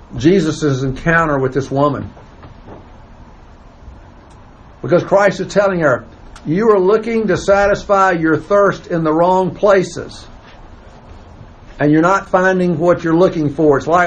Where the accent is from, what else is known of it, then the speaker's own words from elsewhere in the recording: Crestline, United States; You know, I was a kid growing up in Crestline. There weren't any restaurants.